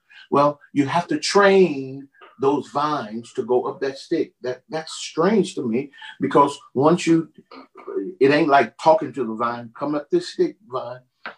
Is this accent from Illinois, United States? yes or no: yes; Brooklyn, Illinois, United States; I grew up in a little town called Brooklyn, Illinois. It's right across the bridge from St. Louis.